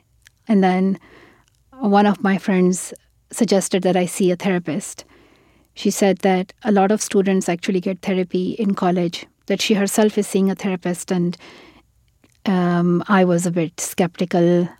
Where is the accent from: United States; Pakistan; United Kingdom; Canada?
Pakistan; born or raised there